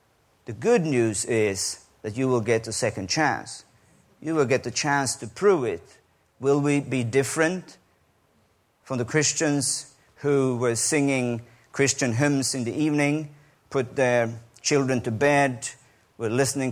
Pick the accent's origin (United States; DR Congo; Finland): Finland; it's an issue for me as a Finn